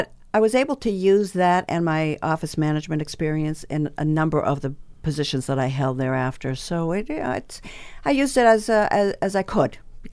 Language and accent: English; Brockton, Massachusetts, United States; Yes, I was born in Brockton. Okay. Brockton, Massachusetts, you know, the big Rocky Marciano place.